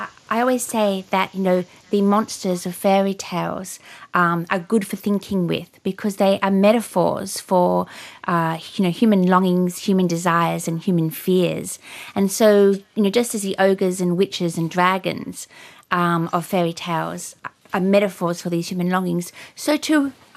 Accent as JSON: {"language": "English", "town": "Sydney", "region": "New South Wales", "country": "Australia", "tie": "born or raised there", "said": "I've always been a bit of a water baby, and I grew up here in Sydney, surrounded by water on all sides."}